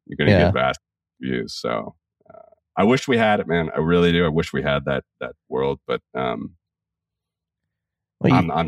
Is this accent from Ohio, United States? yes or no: yes; Ohio, United States; I grew up in Ohio, man.